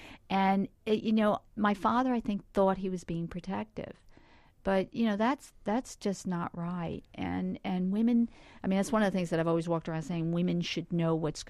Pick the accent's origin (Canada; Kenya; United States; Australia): United States; Bronx, New York; also born or lived in Newburgh, United States; So my mother moved down to the South Bronx. I grew up on Longfellow Avenue.